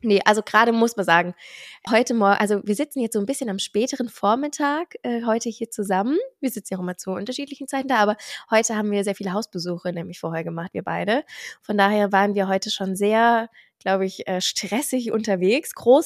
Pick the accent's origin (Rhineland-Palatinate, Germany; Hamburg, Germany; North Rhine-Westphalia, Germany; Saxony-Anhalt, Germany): Rhineland-Palatinate, Germany; Mainz; ich komme ja ursprünglich aus Mainz, der Fasnachtshochburg mit schlechthin.